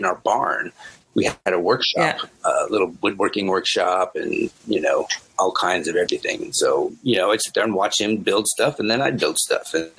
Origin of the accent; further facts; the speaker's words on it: Hillsboro, Oregon, United States; I grew up in a little city outside of Portland called Hillsboro. Yeah, it's about maybe 20 minutes or 20 miles outside of Portland, kind of going towards the coast.